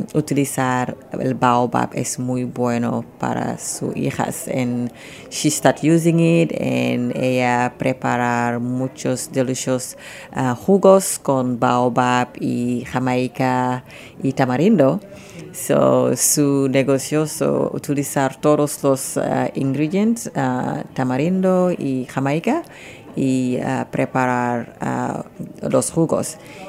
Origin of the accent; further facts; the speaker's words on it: Senegal; Spanish is a second language; Yo soy de Senegal.